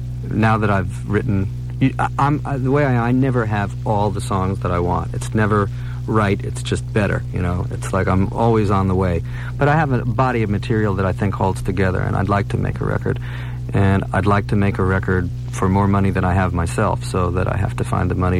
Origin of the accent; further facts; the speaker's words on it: New York City, New York, United States; In New York. I grew up in the Bronx.